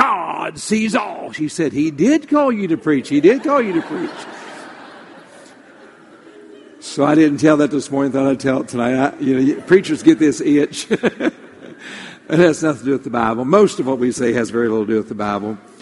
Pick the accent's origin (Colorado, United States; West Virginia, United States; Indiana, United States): West Virginia, United States; You know, Brother John and myself, we grew up in West Virginia.